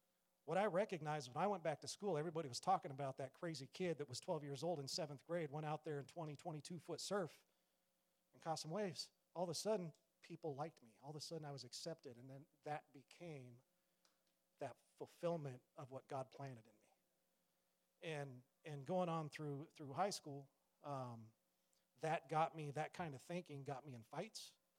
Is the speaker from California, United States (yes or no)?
yes; California, United States; At 12 years old, I grew up in Southern California, surfed a lot.